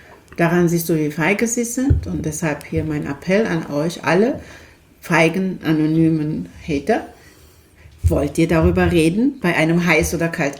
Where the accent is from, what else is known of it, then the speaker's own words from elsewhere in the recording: Turkey; Wir kommen aus der Türkei.